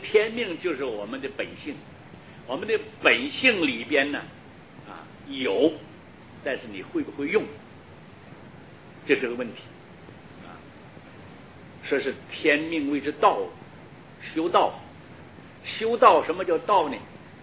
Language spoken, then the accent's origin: Chinese; Taiwan; now in United States; 你不要介绍，说我是台湾来的，你问他，你猜猜我是哪里来的，他说你是台湾来的。